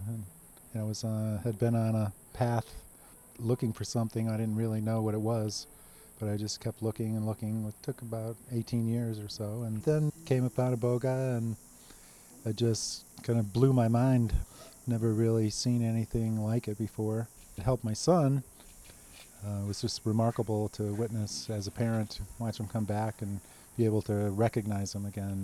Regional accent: United States; I'm from the United States.

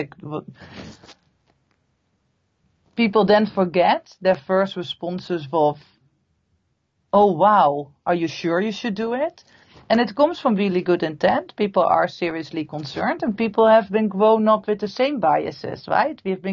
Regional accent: Netherlands; I'm from the Netherlands.

